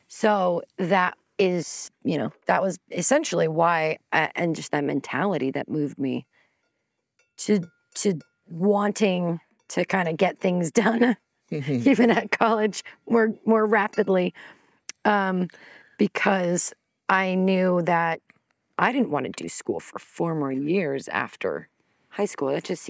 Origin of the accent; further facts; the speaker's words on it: Arizona, United States; also born or lived in Southern California; I grew up in Arizona for a little bit and enjoyed the outdoors, a lot of undeveloped land around us.